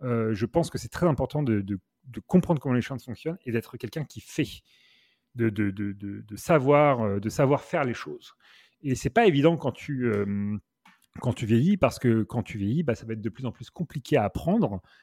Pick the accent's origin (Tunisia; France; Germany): France; Normandy; now in New York, United States; À la base, moi, je viens de Normandie, dans un petit village où en fait... il y a beaucoup de nature, c'est très silencieux